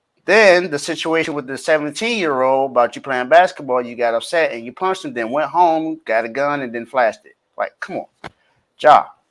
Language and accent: English; Washington, District of Columbia, United States; I'm a father of two. I have two young boys. I was born and raised in Southeast DC.